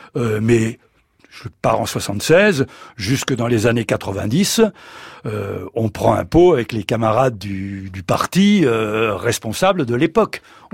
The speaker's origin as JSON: {"language": "French", "town": "Montpellier", "region": "Occitanie", "country": "France", "tie": "born or raised there", "said": "Mais ma jeunesse montpelliéraine, j'ai vécu quand même environ 44 ans à Montpellier, les deux tiers de ma vie, ça a été un moment prodigieux."}